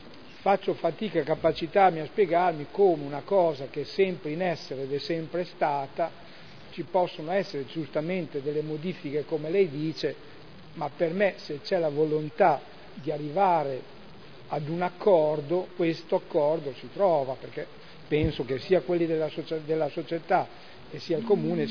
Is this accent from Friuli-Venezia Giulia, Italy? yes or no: no; Modena, Emilia-Romagna, Italy; come modenese che diciamo ha vissuto questa realtà del mondo della motoristica